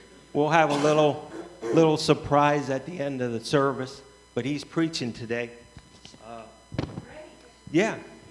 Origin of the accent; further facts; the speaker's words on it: Maryland, United States; We're from Maryland, and we've got that North Point city over on the other side of the world, you know.